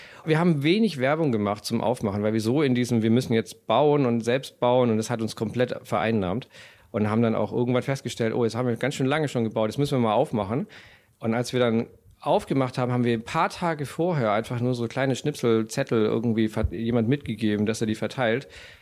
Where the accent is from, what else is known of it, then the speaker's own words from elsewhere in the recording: Southern Germany, Germany; Also ich komme aus Süddeutschland.